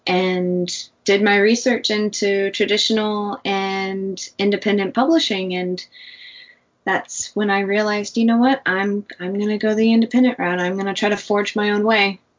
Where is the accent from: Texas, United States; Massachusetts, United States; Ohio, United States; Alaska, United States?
Alaska, United States; Fairbanks; I'm from Alaska, so we have the winter wonderland scene up there, especially in Fairbanks area.